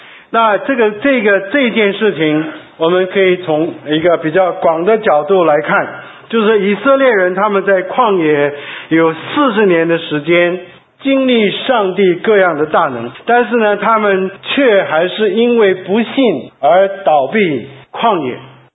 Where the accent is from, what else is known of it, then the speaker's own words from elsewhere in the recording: Shandong, China; 我家里我是山东人，是又白又胖